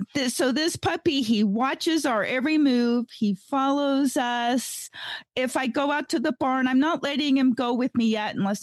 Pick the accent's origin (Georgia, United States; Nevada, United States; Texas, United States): Nevada, United States; Gardnerville; from Gardnerville, Nevada